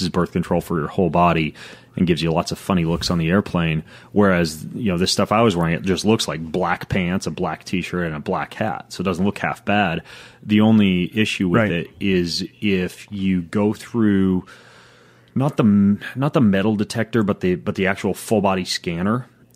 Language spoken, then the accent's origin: English; Spokane, Washington, United States; I flew Milan to Frankfurt to Seattle to my hometown, Spokane.